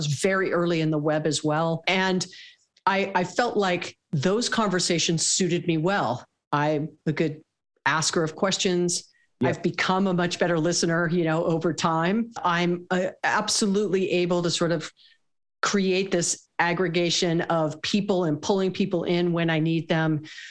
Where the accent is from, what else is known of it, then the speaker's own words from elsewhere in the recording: Hawaii, United States; I was born and raised in Hawaii, actually